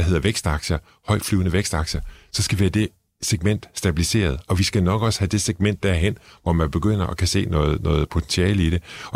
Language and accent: Danish; Struer, Central Denmark Region, Denmark; jeg kommer fra Struer